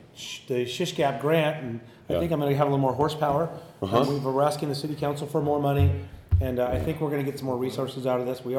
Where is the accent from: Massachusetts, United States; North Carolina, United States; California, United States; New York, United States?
California, United States; Oroville; I grew up in Lake Orville, Orville Dam. I grew up 2 miles